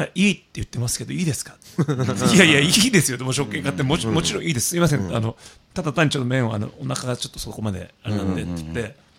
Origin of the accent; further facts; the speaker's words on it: Tokyo, Japan; あの感じがするんですよ、うん、江戸っ子としてね